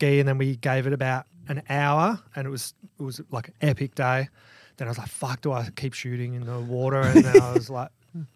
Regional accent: Perth, Western Australia, Australia; I'm from Perth, but I lived in Marks for a few years.

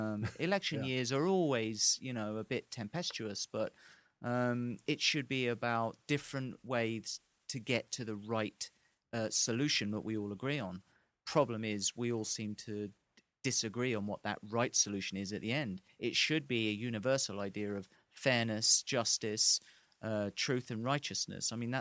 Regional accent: England, United Kingdom; And it was just a fantastically American moment for me as an Englishman to sort of have that exchange.

